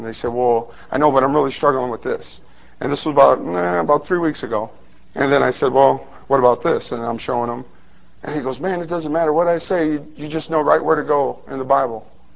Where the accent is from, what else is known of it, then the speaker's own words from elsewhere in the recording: Lake Station, Indiana, United States; now in South Haven, United States; I grew up in Lake Station, Indiana. I'm from South Haven, Michigan now.